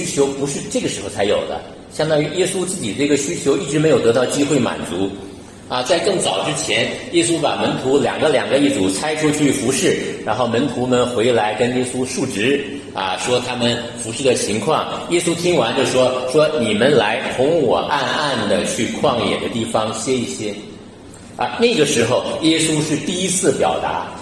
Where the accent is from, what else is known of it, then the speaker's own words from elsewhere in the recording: China; 那作为一个中国人啊，这个华人